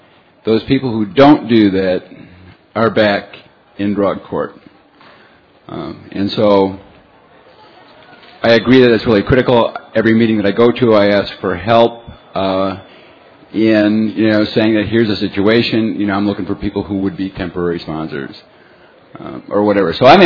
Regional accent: Morganton, North Carolina, United States; I'm from Morganton, North Carolina.

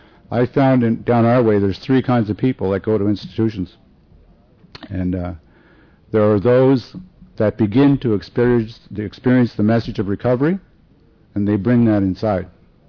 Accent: Nova Scotia, Canada; born there; And I was born in Nova Scotia. Nova Scotia is right on the East Coast, right on the Atlantic Ocean

